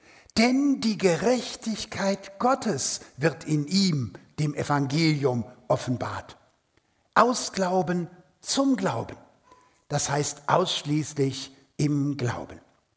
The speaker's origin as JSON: {"language": "German", "region": "Rhineland", "country": "Germany", "said": "Ich musste erst als Rheinländer nach Süddeutschland zu den Schwaben kommen"}